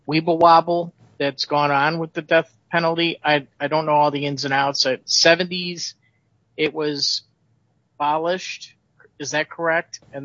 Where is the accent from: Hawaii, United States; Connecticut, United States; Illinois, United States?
Illinois, United States; I'm from Illinois.